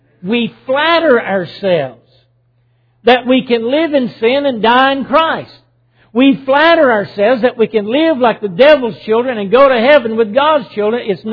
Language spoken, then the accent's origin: English; Tennessee, United States; I've done several family funerals, several, back in my home state of Tennessee.